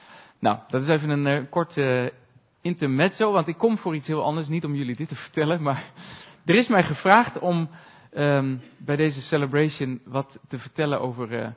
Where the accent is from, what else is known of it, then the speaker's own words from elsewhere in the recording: Leeuwarden, Friesland, Netherlands; born there; er is afgelopen jaar is er een gemeente geweest in Leeuwarden, de plek waar ik geboren ben.